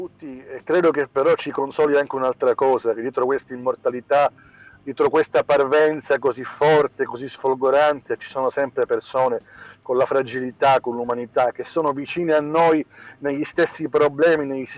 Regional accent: Palermo, Sicily, Italy; da palermitano che sta a Mondello

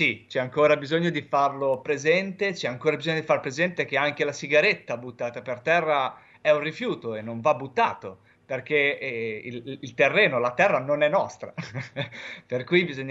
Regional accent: Emilia-Romagna, Italy; io che sono romagnolo mi davano del patacca

